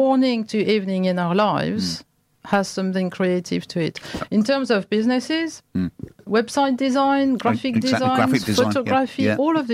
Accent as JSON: {"language": "English", "town": "Sceaux", "region": "Île-de-France", "country": "France", "tie": "born or raised there", "said": "And it was a really interesting experience for me, because it was my hometown, so I reconnected with all sorts of things and people."}